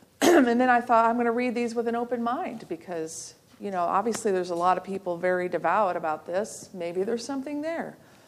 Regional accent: Missouri, United States; Like I said, I grew up in Missouri and didn't know a thing.

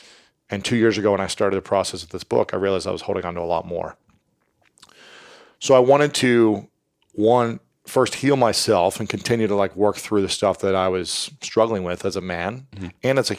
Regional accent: Midwest, United States; Whereas boys growing up in the Midwest, in general, I'm not saying everyone, and from my personal experience, I wasn't able to share my feelings.

